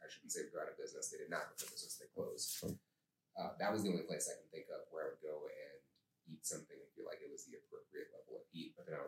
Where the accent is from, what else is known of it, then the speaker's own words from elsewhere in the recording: Tucson, Arizona, United States; So I'm from Tucson, Arizona, and they have it's a chain there in Tucson.